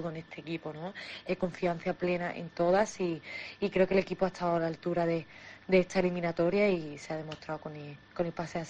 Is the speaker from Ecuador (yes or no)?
no; Málaga, Andalusia, Spain; como malagueña pura que me siento